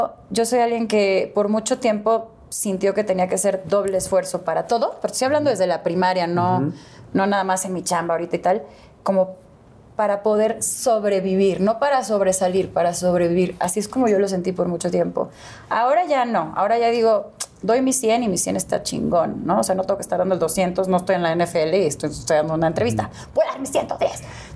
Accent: Guadalajara, Jalisco, Mexico; also born or lived in Houston; Lo que pasa es que nací en Houston, pero me crié en Guadalajara y mi familia es de Coahuila, de Jalisco y de Sonora.

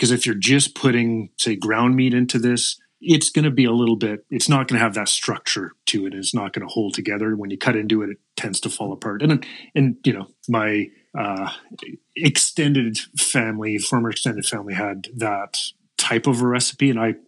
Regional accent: the Maritimes, Canada; I mean, you know, I grew up in the Maritimes

